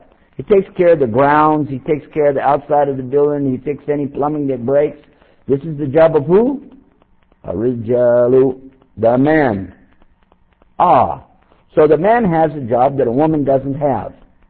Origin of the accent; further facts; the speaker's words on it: Texas, United States; because, you know, I'm from Texas. We can't help it. Built in excuse.